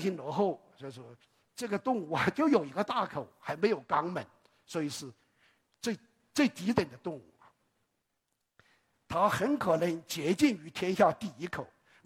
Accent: China; 我们中国人很爱脸是吧

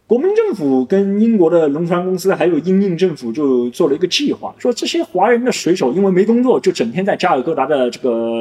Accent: China; 从我们中国人的角度

